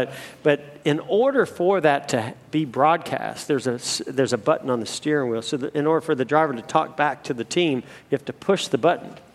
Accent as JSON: {"language": "English", "region": "California", "country": "United States", "tie": "born or raised there", "said": "I grew up in California, and the kids I was racing with were basically the same age."}